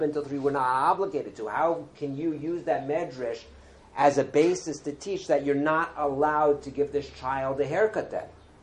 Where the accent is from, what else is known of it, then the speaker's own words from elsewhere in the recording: Los Angeles, California, United States; I remember growing up in Los Angeles, no one used to do this that I knew.